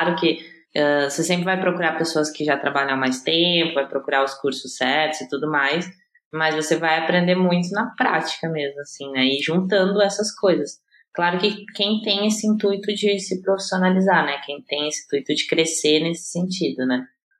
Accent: Porto Alegre, Rio Grande do Sul, Brazil; born there; now in São Paulo, Brazil; Não, eu nasci em Porto Alegre.

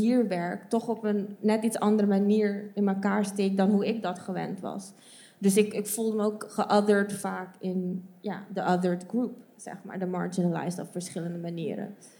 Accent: Aruba; now in Netherlands; ik kom zelf uit Aruba en mijn ouders zijn Surinaams. Mijn vader is gemixt, ja, Afro-Surinaams en mijn moeder Javaans. Ik woon nu al 9 jaar in Nederland, bijna, ja, volgend jaar 10.

